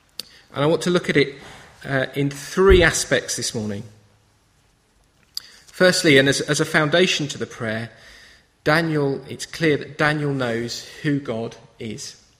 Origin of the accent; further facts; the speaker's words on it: England, United Kingdom; And I guess, particularly being British, English, most of us probably, there's something quite comforting about that, isn't there?